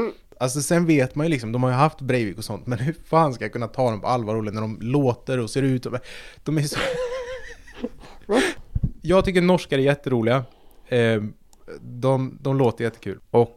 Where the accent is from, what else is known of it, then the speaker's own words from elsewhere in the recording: Sunne, Värmland, Sweden; Det är samma i Sunne liksom, det jag växte upp i Sunne i Värmland.